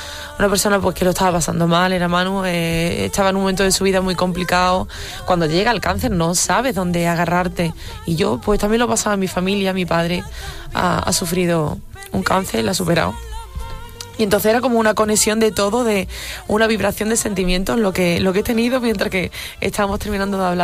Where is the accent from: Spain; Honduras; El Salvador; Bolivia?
Spain; Huelva, Andalusia; pues yo soy de Huelva, desde luego, y por donde quiera que voy defendiendo mi tierra.